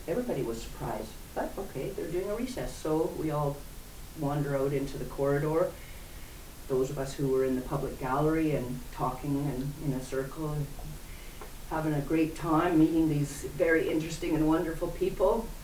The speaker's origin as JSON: {"language": "English", "country": "Canada", "lives_now": "Germany", "said": "I said, hey, I'm a Canadian citizen, I'm a free person."}